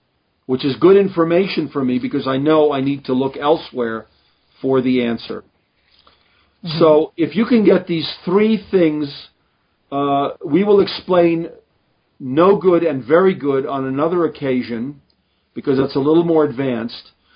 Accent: Hungary; I'm Hungarian. I was born in Hungary

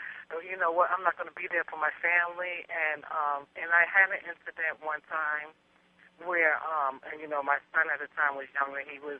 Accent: Queens, New York, United States; born there; accent: New York; now in Florida, United States; I was born in Queens.

